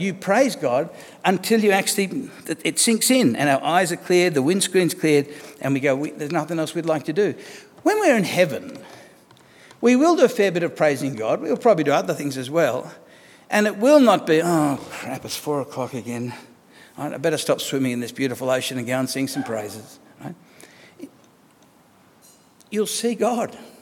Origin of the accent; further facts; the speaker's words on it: Australia; I'm an Australian who happens to be a Christian, whereas it's got to be the other way around. I'm a Christian who happens to be Australian.